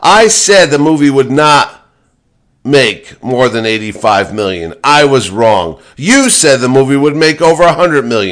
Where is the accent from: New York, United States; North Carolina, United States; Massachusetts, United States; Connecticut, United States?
Connecticut, United States; New Haven; one in the Elm City, my hometown of New Haven